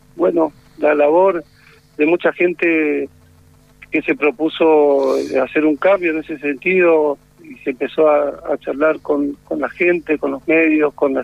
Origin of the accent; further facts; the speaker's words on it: Corrientes, Argentina; Yo soy de Corrientes y me consta que muchos años después, en la década del 90, recorrí el interior de mi provincia